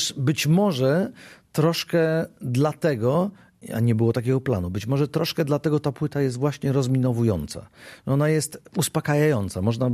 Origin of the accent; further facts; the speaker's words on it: Świętokrzyskie Voivodeship, Poland; A ja z Gór Świętokrzyskich wszystkich